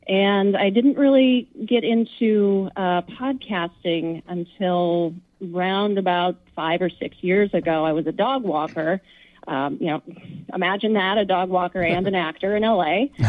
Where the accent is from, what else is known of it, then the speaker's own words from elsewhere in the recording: Washington, United States; also born or lived in Montana / California; I grew up in Washington State and then spent 12 years in Montana. And after college, I moved down to California, and I was there for about a decade chasing the acting dream.